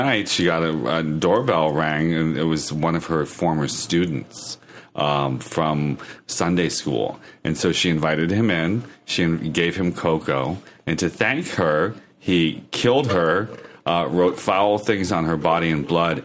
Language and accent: English; Erie, Pennsylvania, United States; we grew up in Erie, Pennsylvania. There was nothing to do.